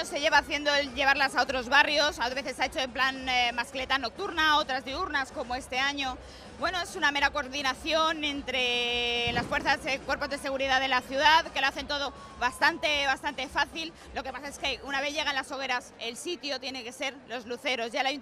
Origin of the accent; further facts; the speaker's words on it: Alicante, Valencian Community, Spain; como carácter alicantino, para adelante como los de Alicante